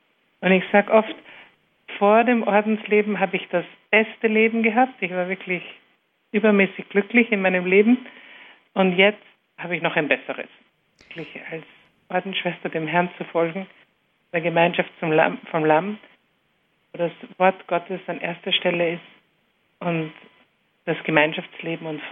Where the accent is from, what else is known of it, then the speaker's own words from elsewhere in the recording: Austria; Ich bin in Österreich aufgewachsen